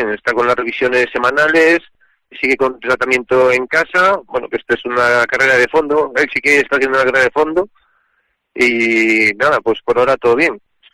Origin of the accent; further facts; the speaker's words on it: Redondela, Galicia, Spain; Soy de Redondela, efectivamente.